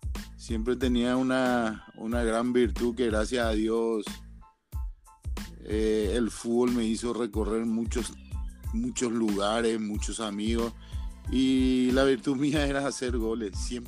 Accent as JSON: {"language": "Spanish", "region": "Asunción", "country": "Paraguay", "tie": "born or raised there", "said": "Sí, yo soy de la capital acá de Paraguay, de Asunción. Nací aquí y mal criado acá en Asunción. Soy capitalino."}